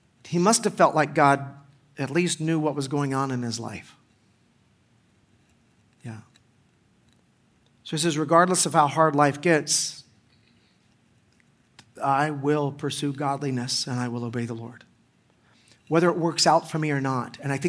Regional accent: Pensacola, Florida, United States; born there; I was born in Pensacola, Florida.

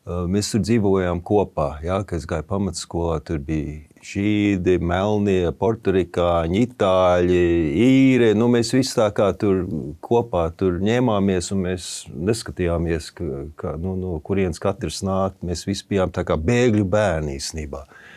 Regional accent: Bronx, New York, United States; Es arī uzaugu Bronxā.

